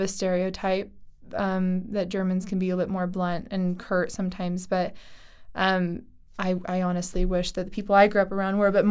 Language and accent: English; United States; And obviously, as an American, I know that America is filled with lots of different types of people from different backgrounds.